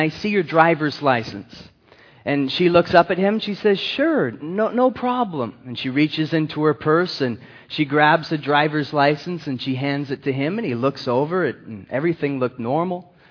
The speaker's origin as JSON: {"language": "English", "region": "California", "country": "United States", "tie": "born or raised there", "said": "We grew up together there in Southern California"}